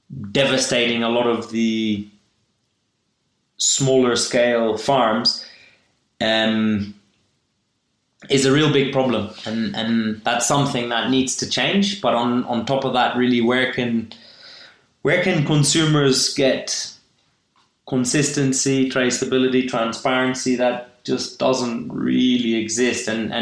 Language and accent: English; Kenya; born there; since I was born in Kenya